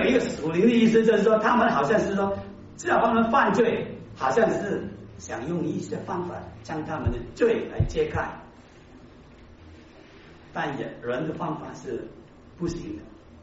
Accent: China; 你们看看我们中国人的字也是很有意思的

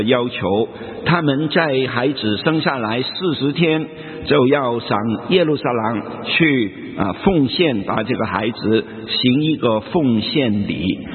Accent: China; 学无前后，大则为先这个我们中国人讲的一个道理。

